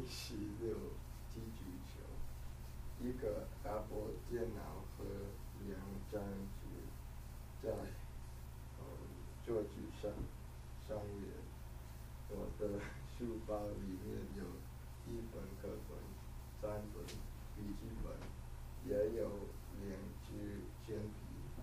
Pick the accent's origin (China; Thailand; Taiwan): Thailand; Chinese is a second language; 我是泰国人，我家在泰国，我今年15岁，我的生日是2002年10月19号